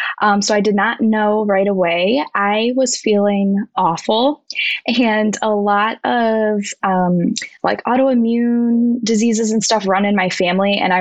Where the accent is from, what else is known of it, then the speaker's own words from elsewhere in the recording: Cleveland, Ohio, United States; We're from Cleveland, and my fiance owns a flooring company.